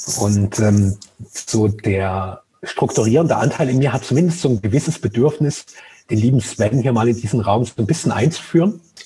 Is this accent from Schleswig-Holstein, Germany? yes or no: no; Dresden, Saxony, Germany; meine Lieblingsrestaurants in meiner Heimatstadt Dresden